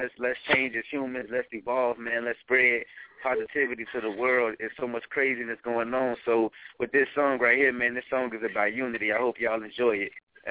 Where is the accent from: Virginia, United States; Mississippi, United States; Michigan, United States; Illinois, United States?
Illinois, United States; Chicago; now in Orlando, United States; Born and raised in Chicago, Illinois, and then I moved out to Orlando, Florida to go to Forest Hill University.